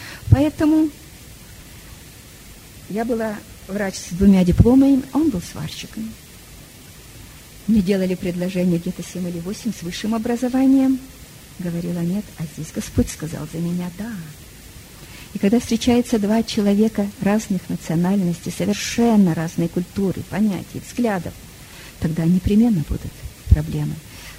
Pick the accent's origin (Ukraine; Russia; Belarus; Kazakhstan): Russia; Tulun, Irkutsk Oblast; когда я приехала к нему невестой из Сибири, из Тулуна.